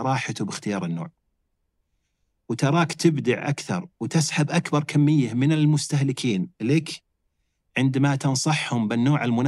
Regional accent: Saudi Arabia; حنا بلد صحراوي، بعض الناس ينكر أصلاً عندنا أعسال. عندنا بالمملكة العربية السعودية أي شهر تجي تبي عسل ينتج الحين

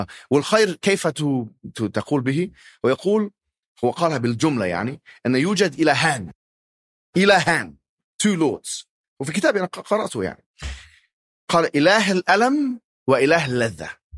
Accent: Alexandria, Alexandria Governorate, Egypt; أنا ذهبت إلى الإسكندرية، أنا من الإسكندرية أصلا يعني في مصر

